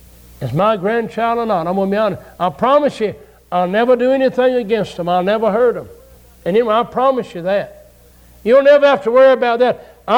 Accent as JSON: {"language": "English", "region": "the South", "country": "United States", "tie": "born or raised there", "said": "But I said, I grew up in the South."}